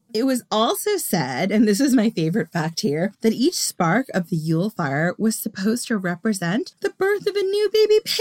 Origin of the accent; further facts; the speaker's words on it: United States; I came from an Irish-Scottish tradition and an Italian tradition. And again, I'm American.